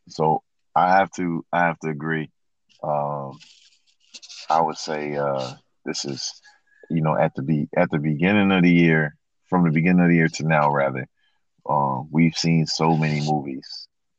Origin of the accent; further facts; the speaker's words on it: New England, United States; from New England